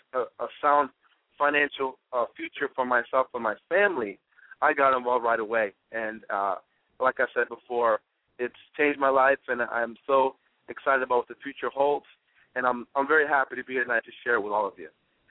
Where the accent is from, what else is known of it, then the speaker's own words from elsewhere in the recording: Baltimore, Maryland, United States; I'm from Baltimore, Maryland, actually.